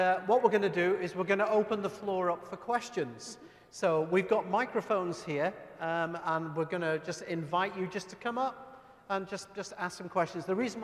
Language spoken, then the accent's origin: English; Scotland, United Kingdom; Well, I'm from Scotland, so we love to party, right?